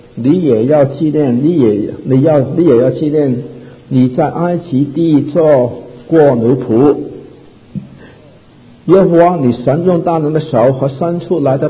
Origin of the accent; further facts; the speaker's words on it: China; 一路像我们中国人很喜欢的，一边吃饭一边讲话